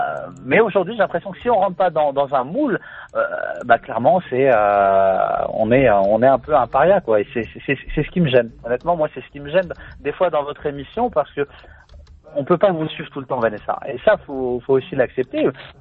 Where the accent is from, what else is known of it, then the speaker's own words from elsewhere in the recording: France; born there; Je suis né en France, je sais pas lire l'arabe.